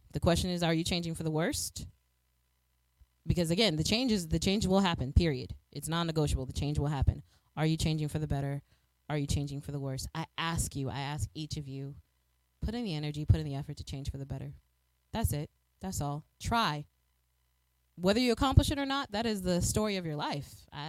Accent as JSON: {"language": "English", "town": "Chicago", "region": "Illinois", "country": "United States", "said": "I live in the United States of America. I am from Chicago. And granted, Southside Chicago is riddled with poverty"}